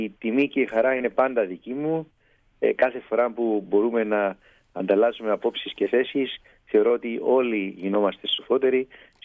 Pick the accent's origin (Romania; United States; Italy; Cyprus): Cyprus; οφείλω ως Κύπριος να μεταφέρω την ευγνωμοσύνη μας